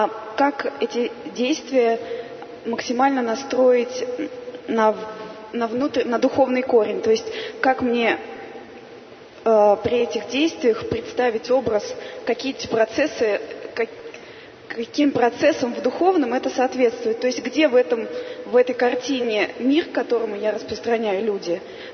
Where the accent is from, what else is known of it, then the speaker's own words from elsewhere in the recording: Moscow, Russia; я из Москвы.